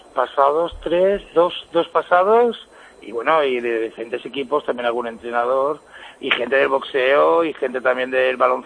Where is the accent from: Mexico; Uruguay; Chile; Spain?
Spain; Castelldefels, Catalonia; Yo soy nacido en Castelldefels, soy de Castelldefels